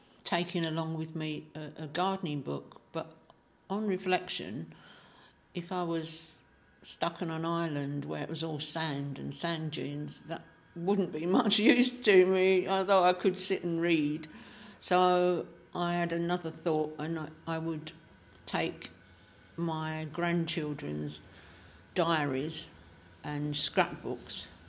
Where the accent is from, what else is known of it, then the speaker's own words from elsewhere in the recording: London, United Kingdom; born there; accent: Cockney; I'm a true Cockney.